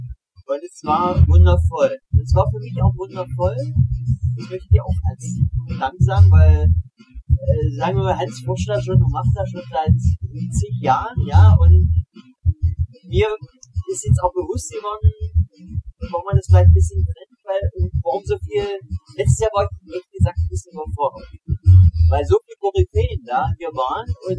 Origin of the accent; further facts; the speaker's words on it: Saxony-Anhalt, Germany; Also ich komme aus Sachsen-Anhalt